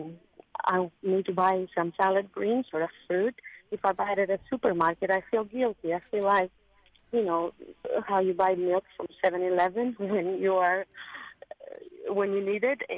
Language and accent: English; Greece; moved away as an adult; I grew up in Greece the first 20 years of my life, and even though we lived in the city, every summer for 3 months, we would live with my grandparents in a town with no power.